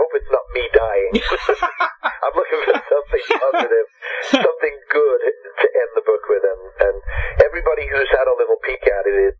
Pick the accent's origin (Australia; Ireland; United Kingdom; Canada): United Kingdom; Liverpool, North West England; now in United States; It's about the early days in Liverpool during the …, growing up in Liverpool